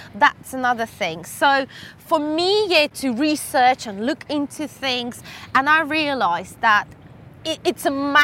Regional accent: South East England, United Kingdom; now in London, United Kingdom; Well, I moved from Hampshire to London.

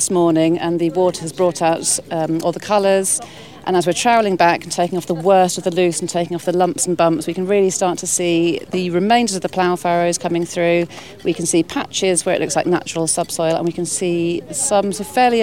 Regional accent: United States; I'm here from America.

